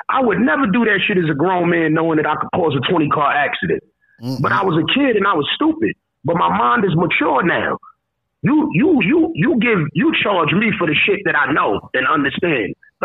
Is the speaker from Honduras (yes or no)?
yes; Honduras; You know I'm from Honduras. We come from sewing.